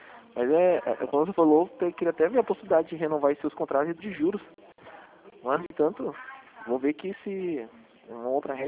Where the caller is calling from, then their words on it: Paraná, Brazil; Não, eu falo aqui da região metropolitana de Curitiba